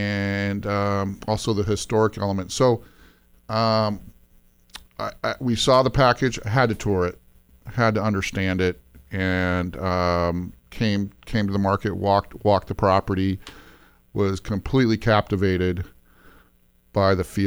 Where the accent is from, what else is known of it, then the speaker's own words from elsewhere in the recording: Portland, Oregon, United States; I grew up in Portland, in Northwest Portland. Went to Jesuit High School.